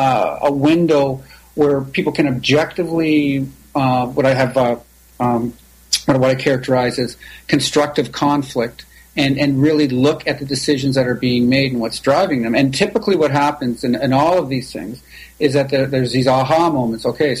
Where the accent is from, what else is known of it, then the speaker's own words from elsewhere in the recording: Toronto, Ontario, Canada; now in Irvine, United States; So I still actually, I'm almost 50-50 between Irvine and Toronto. I'm Canadian and American, dual citizenship.